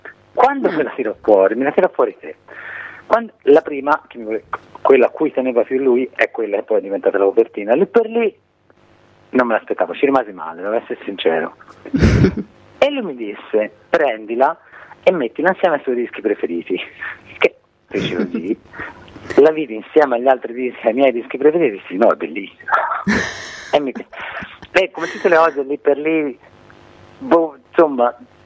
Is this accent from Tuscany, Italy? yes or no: yes; Prato, Tuscany, Italy; qui soprattutto in Toscana, insomma in zona Prato, perché noi siamo di Prato